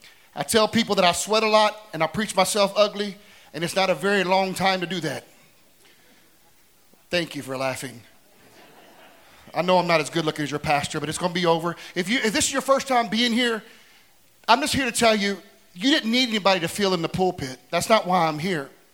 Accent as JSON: {"language": "English", "region": "Tennessee", "country": "United States", "said": "I'm just kidding. I'm a Tennessee boy, so I'm a country boy."}